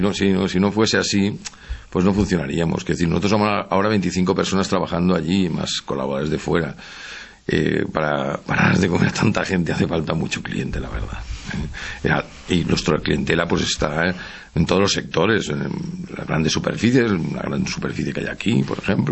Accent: Alcoy, Valencian Community, Spain; para mí Alcoy es mi pueblo, ¿no?

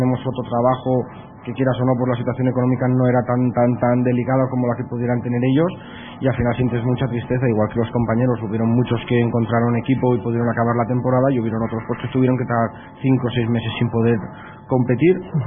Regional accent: Ontinyent, Valencian Community, Spain; porque al final yo soy de allí, de Ontinyent

